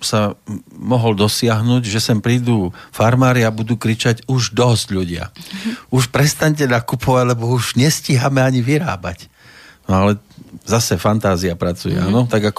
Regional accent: Žilina, Žilina Region, Slovakia; som zo Žiliny, no neviem tu o nikom, kto by tu pestoval tieto veci a predával.

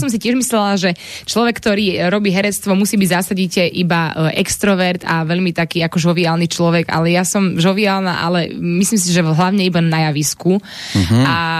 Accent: Šenkvice, Bratislava Region, Slovakia; to detstvo malo svoje čaro aj tuto u nás na dedine v Šenkviciach

